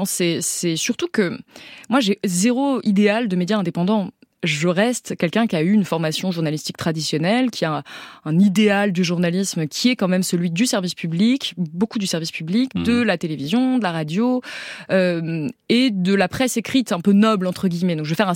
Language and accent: French; Auvergne-Rhône-Alpes, France; je viens d'Ardèche où il n'y a pas de gare, où il n'y a pas d'autoroute, où la voiture est absolument essentielle pour se déplacer